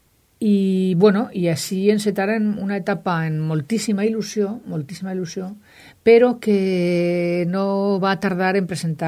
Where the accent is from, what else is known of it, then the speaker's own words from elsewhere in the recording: Alicante, Valencian Community, Spain; A mi me donava molta ràbia com a alacantina